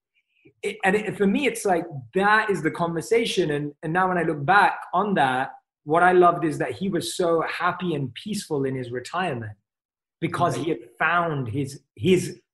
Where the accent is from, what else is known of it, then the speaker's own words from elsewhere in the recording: England, United Kingdom; I'm from England.